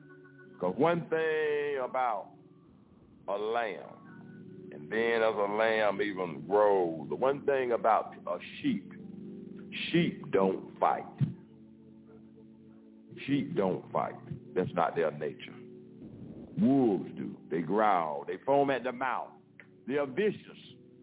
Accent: Texas, United States; I'm from Texas.

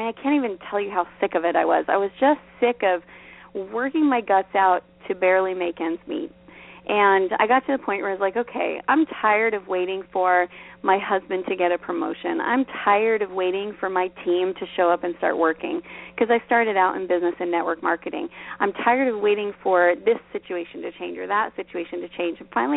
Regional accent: West Coast, United States; also born or lived in California / Idaho / Utah / Oregon; now in Pendergrass, United States; I'm originally a West Coast girl, so I grew up in California, Idaho, Utah, Oregon, and this summer just moved my family out into the middle of nowhere, North Georgia.

